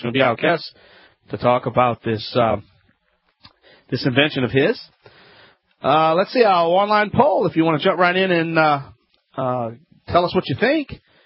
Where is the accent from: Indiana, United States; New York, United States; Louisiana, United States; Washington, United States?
Louisiana, United States; from the Bayou Land.